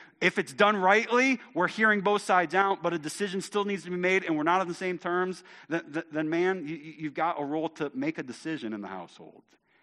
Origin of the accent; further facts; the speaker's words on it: United States; I'm American. Like, we got protests pumping through our blood, right?